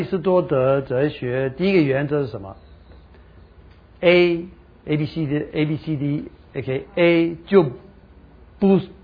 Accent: Taiwan; accent: Taiwanese Mandarin; 我的台湾国语

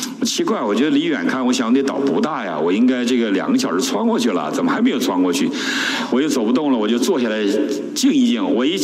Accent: Heilongjiang, China; 你回到中国，回到我的老家黑龙江省万桂县，可能已经面目全非

